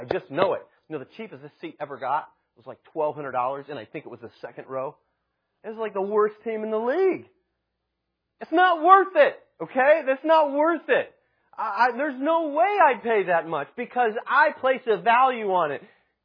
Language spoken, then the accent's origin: English; Midwest, United States; I'm from the Midwest, okay?